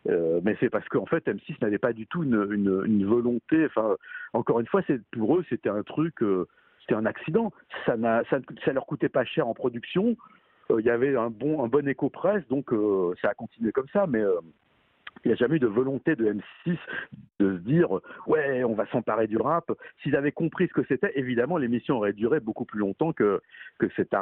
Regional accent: Paris, Île-de-France, France; Parce que moi, je suis parisien, je ne suis pas banlieusard.

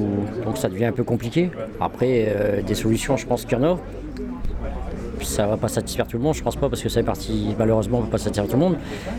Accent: Arras, Hauts-de-France, France; je viens d'Arras.

